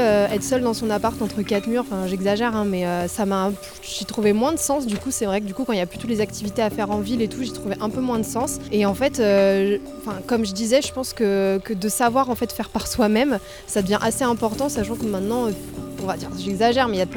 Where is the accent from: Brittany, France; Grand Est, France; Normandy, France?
Brittany, France; Rennes; je suis rennaise, donc je connais quand même bien le territoire de la Prévalée.